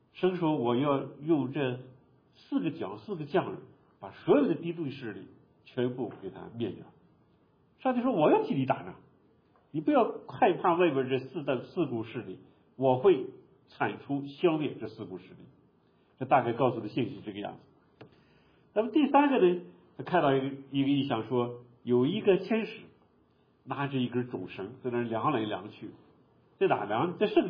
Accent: China; now in Canada; 我们中国人在中国生活这么多年，我们到加拿大移民几十年

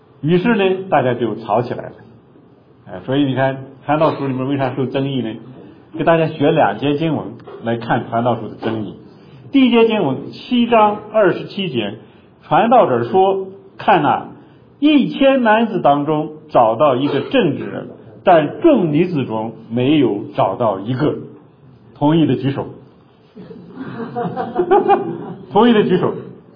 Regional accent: China; 就是我们中国人说一只老鼠害了一锅汤

